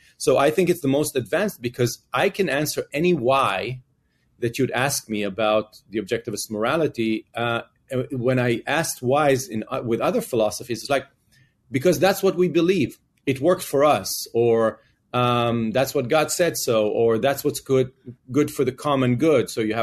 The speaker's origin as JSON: {"language": "English", "country": "Israel", "tie": "born or raised there", "said": "And I grew up in Israel, and I was growing up in a very conservative environment"}